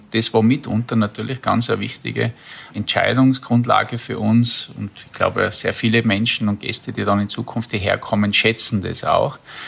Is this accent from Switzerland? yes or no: no; Tyrol, Austria; Ich komme ja aus dem Bezirk Kitzbühel. Wir sind touristisch sehr intensiv bewirtschaftet, kann man sagen, und kommen aus einer sehr intensiven Tourismusregion heraus.